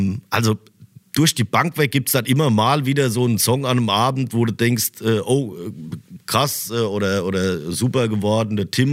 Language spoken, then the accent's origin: German; Fischbachtal, Hesse, Germany; also born or lived in Darmstadt; Also jetzt wohne ich in Darmstadt, aber früher halt im Odenwald, in so einem kleinen Dorf, Fischbachtal heißt das. Ja, da ist viel Wald und wenig Autobahn.